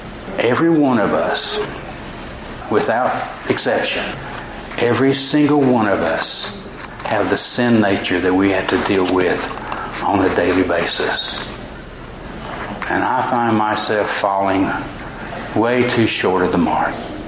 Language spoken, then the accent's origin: English; Tennessee, United States; Now, growing up in East Tennessee, and it's the same around here, you got your hills and your valleys and your hollows